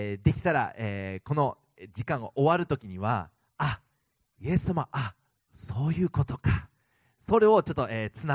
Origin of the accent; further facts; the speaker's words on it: Kumamoto, Japan; also born or lived in United States; 私はアメリカ生まれの熊本育ちなんです。